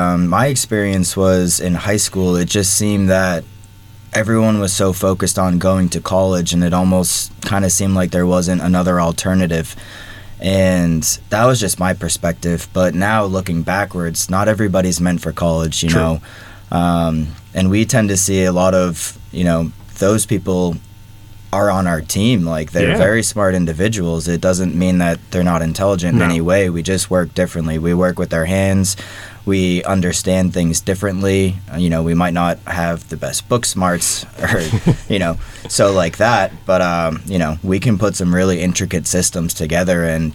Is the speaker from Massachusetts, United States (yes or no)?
yes; Franklin, Massachusetts, United States; Yeah, so I grew up in Franklin. My family grew up here, and it's been a long road to get to this point. I went to Franklin High School, then I went to Westfield State University